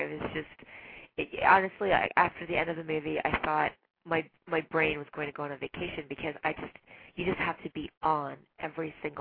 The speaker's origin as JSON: {"language": "English", "country": "Canada", "also_born_or_lived": "Damascus, Syria", "said": "I'm Canadian. My parents are Arab. And on and off, we lived during my childhood in Syria, in Damascus, for about 4 years."}